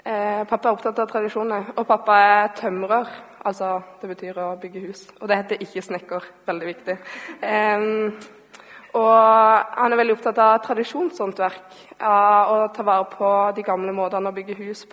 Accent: Mandal, Agder, Norway; så liker jeg gjerne å begynne hjemme i Mandal. Jeg blir litt sånn unaturlig hjemmekjær når jeg skal preke.

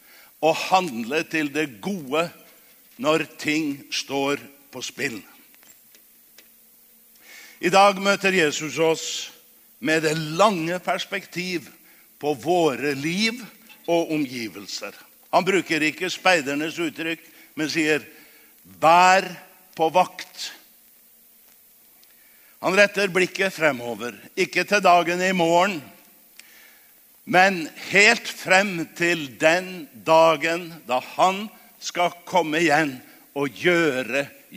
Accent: Trondheim, Trøndelag, Norway; Og det sier jeg som trønder og oppvokst på Rosenborg.

